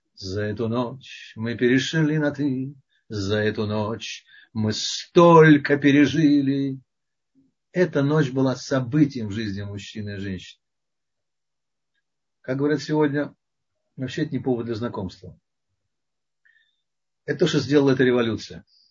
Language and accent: Russian; Moscow, Russia; Я москвич, мне проще. Московский сленг.